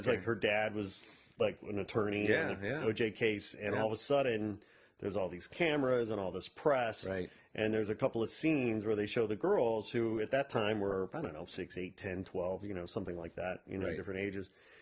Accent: Chicago, Illinois, United States; And I grew up in and around Chicago, so I'm very familiar

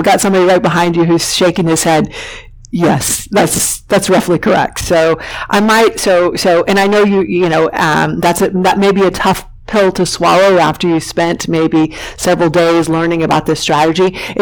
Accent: Texas, United States; So I'm from Texas, so, you know, our winters we were wearing, you know, shorts and t-shirts, right?

